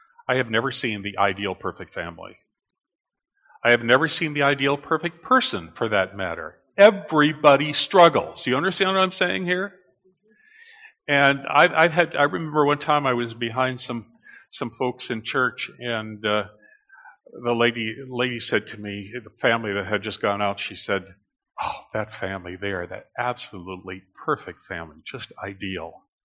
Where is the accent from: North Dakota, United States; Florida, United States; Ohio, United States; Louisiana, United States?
North Dakota, United States; Because I'm from North Dakota, and I think we had about the worst weather there was. And, we were right on the Saskatchewan border.